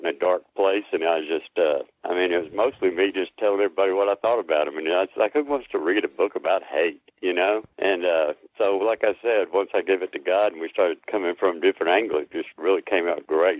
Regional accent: Texas, United States; Well, you know, I'm born and raised in Texas, and everything is better in Texas.

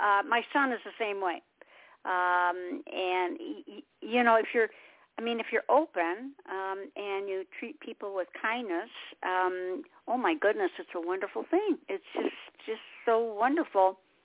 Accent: Detroit, Michigan, United States; And I was born and raised in Detroit, so I have no problem with anything.

